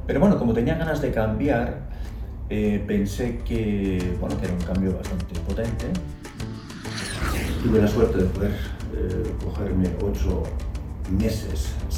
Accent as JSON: {"language": "Spanish", "town": "San Sebastián", "region": "Basque Country", "country": "Spain", "said": "soy donostiarra de familia navarra."}